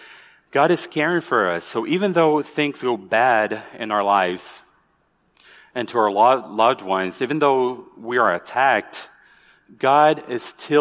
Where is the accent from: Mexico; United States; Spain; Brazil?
Brazil; accent: Brazilian; I'm from Brazil. You might have noticed that I have a kind of a southern accent. It's southern from South America. So we are from Brazil